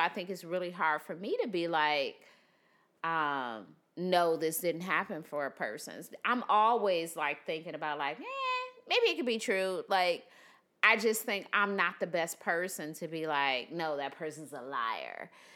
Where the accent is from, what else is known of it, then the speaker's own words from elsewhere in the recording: Detroit, Michigan, United States; now in Charlotte, United States; So I'm from Detroit, and in Detroit we have these things called like Coney Island.